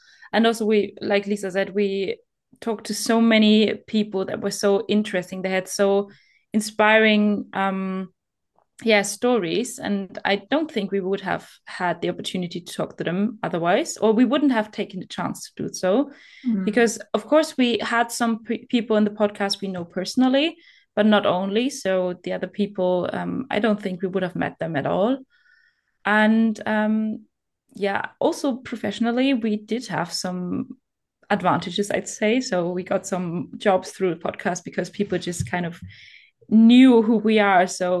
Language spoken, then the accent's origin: English; Bavaria, Germany; She was from Berlin, I'm from Bavaria, so it's quite a way.